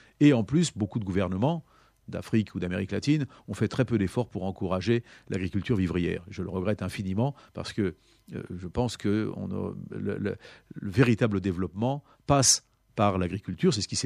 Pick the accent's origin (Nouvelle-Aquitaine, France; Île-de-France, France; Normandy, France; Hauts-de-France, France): Île-de-France, France; Paris; je suis né à Paris, en banlieue parisienne, et j'ai passé toute ma vie à Paris, mais avec des périodes à l'étranger ou des périodes de vacances plus ou moins longues, parfois à la campagne.